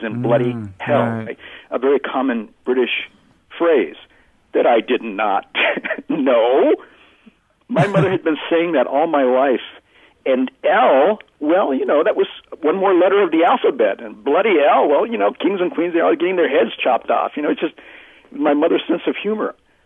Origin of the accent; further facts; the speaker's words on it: Arizona, United States; Because I was living in the desert. There's no snow and there's no kings, no king of Arizona, you know.